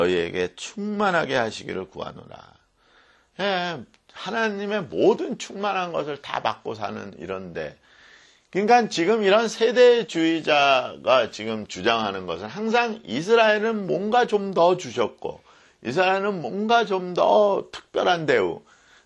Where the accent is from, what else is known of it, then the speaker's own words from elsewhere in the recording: South Korea; 나는 한국인인데, 뭐야 나는?